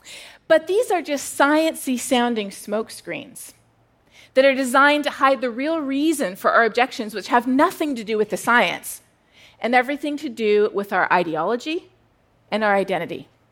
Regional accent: Canada; now in United States; "No," I said, "I'm Canadian." That was my baptism by fire into what has now become a sad fact of life here in the United States

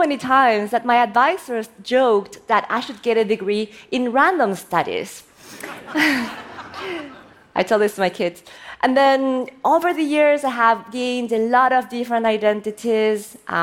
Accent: Argentina; also born or lived in South Korea / United States; I was born in Korea, the land of kimchi, raised in Argentina, where I ate so much steak that I'm probably 80% cow by now. And I was educated in the U.S.

